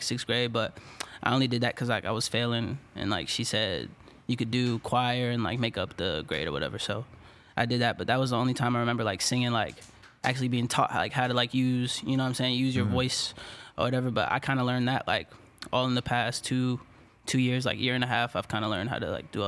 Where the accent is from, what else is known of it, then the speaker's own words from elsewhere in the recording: Washington, District of Columbia, United States; Yeah, but DC, Maryland.